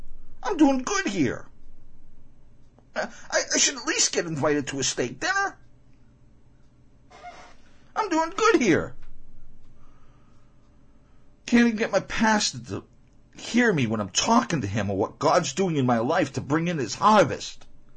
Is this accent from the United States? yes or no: yes; Chicago, Illinois, United States; Coincidentally, I come from Chicago. I was born there in Chicago.